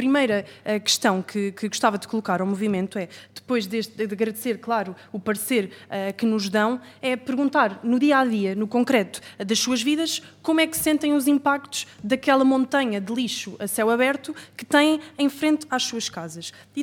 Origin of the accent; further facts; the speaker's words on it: Setúbal, Portugal; sou do distrito de Setúbal